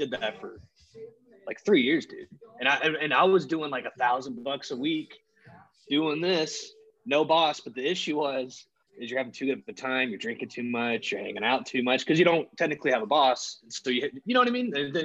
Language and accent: English; Charleston, South Carolina, United States; also born or lived in Nashville; Yeah, I'm from Charleston, but I used to live in Nashville too.